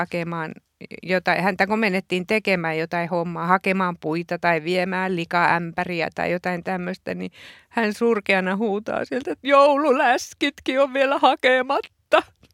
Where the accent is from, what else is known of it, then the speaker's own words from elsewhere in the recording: Ähtäri, South Ostrobothnia, Finland; Mä oon kotoisin siitä Keski-Suomen ja Etelä-Pohjanmaan rajapitäjästä Ähtäristä.